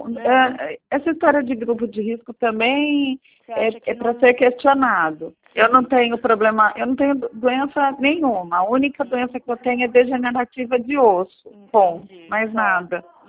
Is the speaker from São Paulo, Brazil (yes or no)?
yes; São Paulo, Brazil; Eu sou do Vale do Paraíba